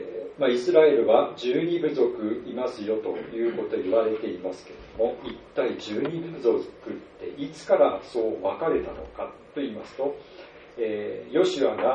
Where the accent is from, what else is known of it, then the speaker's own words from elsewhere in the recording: Iwate, Japan; これは私の出身の岩手に帰った時の話ですが